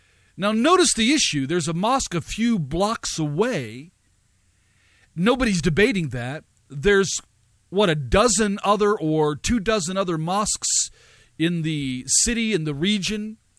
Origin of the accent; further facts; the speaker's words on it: United States; As an American, I oppose the mosque being planted there as a massive insensitivity.